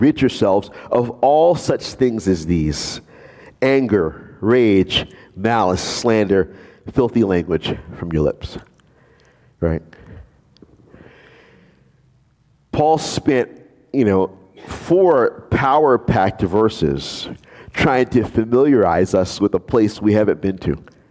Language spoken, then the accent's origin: English; New Orleans, Louisiana, United States; because I'm from New Orleans. So I grew up eating all these different kinds of things that are part and parcel of being from New Orleans. It doesn't matter where I go. Ultimately, I'm a New Orleanian, right?